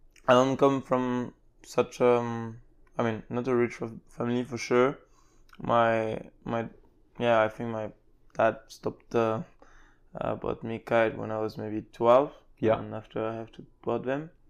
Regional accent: New Caledonia; English is a second language; moved away as an adult; Yeah, I'm originally from New Caledonia. I'm born there in 97 and I've been raised pretty much my whole time there till I was 18.

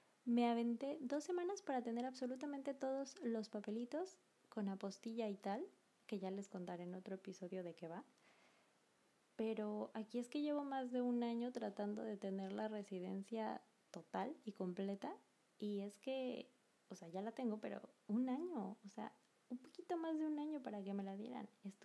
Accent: Mexico; moved away; a pesar de que mi amado México es mi tierra natal

